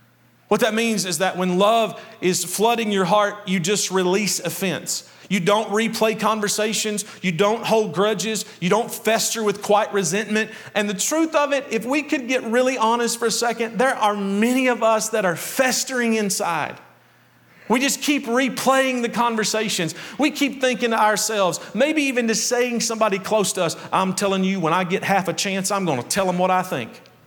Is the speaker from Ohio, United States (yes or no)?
no; Krillsboro, Kentucky, United States; Now, I grew up in Krillsboro, Kentucky, and the way we used to say it is, why have you got to be so hateful?